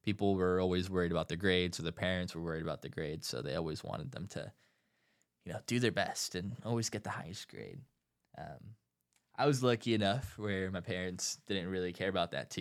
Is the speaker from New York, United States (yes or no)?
no; Davis, California, United States; So I grew up in Davis, California, and I've been here for a long time.